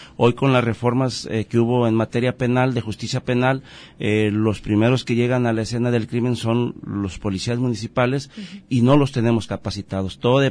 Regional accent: Autlán, Jalisco, Mexico; es una persona humilde, originaria de aquí de Autlán, padre de familia con 2 hijos

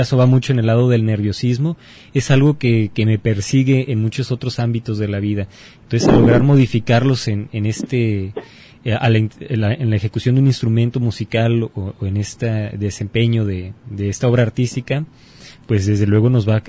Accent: Mexico; expresiones idiomáticas que tenemos nosotros como mexicanos

